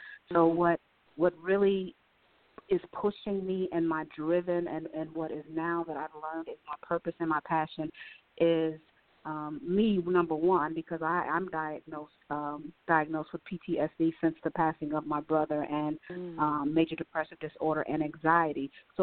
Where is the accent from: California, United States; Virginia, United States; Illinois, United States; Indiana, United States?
Indiana, United States; Gary; now in Atlanta, United States; I am a native from Gary, Indiana. I currently live in Atlanta, Georgia. I've been here going on 6 years.